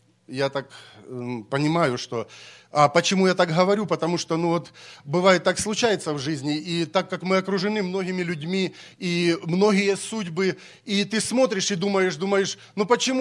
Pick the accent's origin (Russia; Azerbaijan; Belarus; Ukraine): Ukraine; now in United States; Ну и моим тоже, я еще украинец. Пытался стать гражданином Америки, но почему-то не получилась возможность.